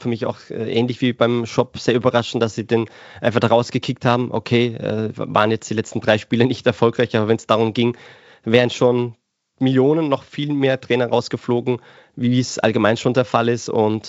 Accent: Karlsruhe, Baden-Württemberg, Germany; born there; ich als Karlsruher, wo ich ja geboren bin

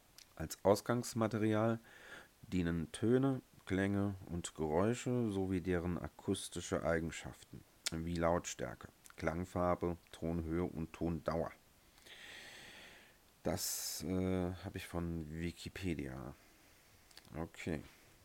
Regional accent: Saarland, Germany; Früher in der Grundschule. Natürlich standardmäßig. Also bei uns im Saarland war das auf jeden Fall so.

